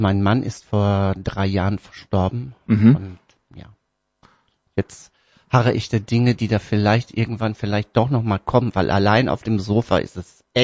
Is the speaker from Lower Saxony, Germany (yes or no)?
yes; Lower Saxony, Germany; Und eigentlich komme ich aus Niedersachsen, fast von der Waterkant, aber nicht ganz. Von der holländischen Grenze in der Nähe von Papenburg, da wo die großen Schiffe gebaut werden. Das ist im Emsland.